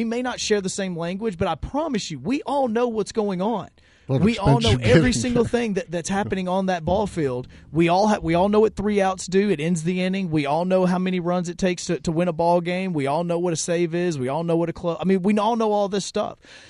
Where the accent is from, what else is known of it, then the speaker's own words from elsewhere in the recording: Huntsville, Alabama, United States; Again, I grew up in Huntsville.